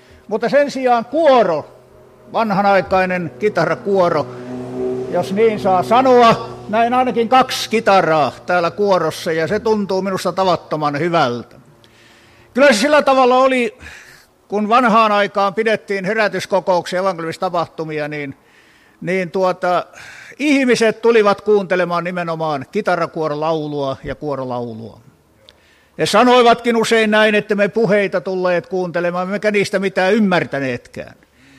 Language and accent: Finnish; Kullaa, Satakunta, Finland; born there; Tässä 6. päivä tätä kuuta olin synnyin kylässäni Kullaalla, joka on myös äitini synnyin kylä